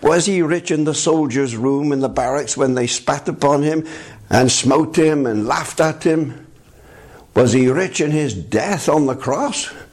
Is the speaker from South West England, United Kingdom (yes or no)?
yes; Bristol, South West England, United Kingdom; born there; I was brought up in a house that was condemned as unfit for human habitation. But I was born in Southmead Hospital in Bristol.